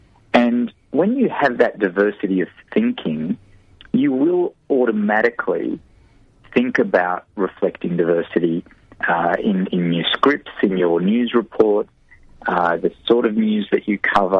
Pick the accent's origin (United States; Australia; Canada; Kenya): Australia; Sydney, New South Wales; I'm an Australian that was brought up in Sydney. My parents are both Egyptian, so naturally I've got olive skin. I look reasonably Middle Eastern.